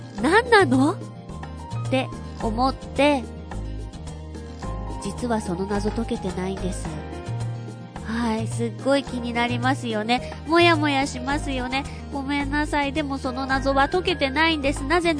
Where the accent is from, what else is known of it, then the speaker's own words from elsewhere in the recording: Kyushu, Japan; 関東って隣の県に行くのって近いんだなって思うんですよ、九州育ちからしてみれば。